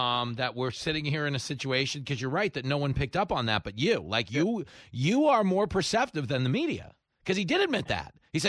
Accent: New York, United States; As a New Yorker, there's no space.

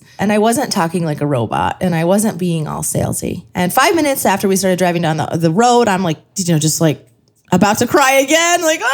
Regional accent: Scranton, Pennsylvania, United States; I am from Scranton. I can hang.

